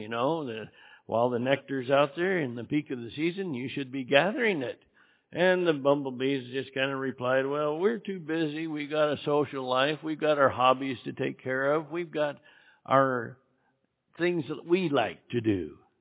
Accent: Idaho, United States; I was born and raised in Idaho

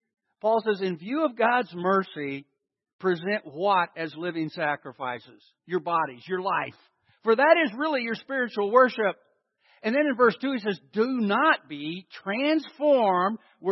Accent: West Virginia, United States; born there; I hate to tell you this. I was born in West Virginia. It's not heaven.

